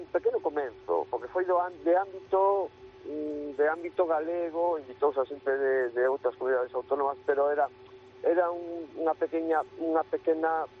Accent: Galicia, Spain; Eu que son dunha zona costeira, que son das Rías Baixas

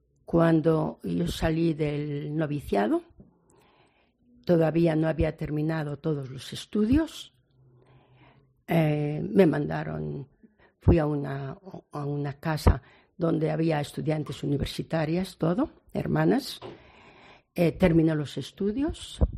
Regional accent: Navarre, Spain; also born or lived in Madrid; soy navarra. Por Zamora dos veces, por Madrid he estado igual 30 años, por Toledo también dos veces

